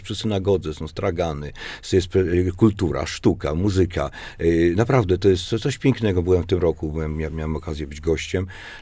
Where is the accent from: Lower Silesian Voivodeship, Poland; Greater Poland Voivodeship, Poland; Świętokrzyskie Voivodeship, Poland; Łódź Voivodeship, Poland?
Łódź Voivodeship, Poland; Łódź; Jestem łodzianinem od dziecka